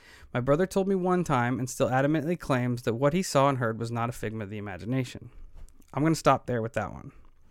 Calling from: Australia; I'm a listener from Down Under.

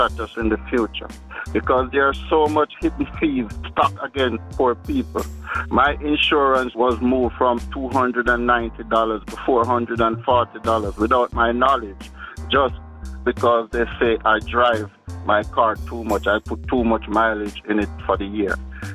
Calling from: Brooklyn, New York, United States; I'm calling from Brooklyn.

